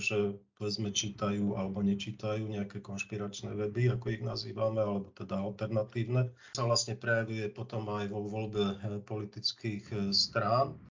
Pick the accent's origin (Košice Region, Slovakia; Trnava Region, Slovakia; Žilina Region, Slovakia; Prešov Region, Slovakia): Košice Region, Slovakia; Košice; A keďže som z Košic, tak je tu permanentná téma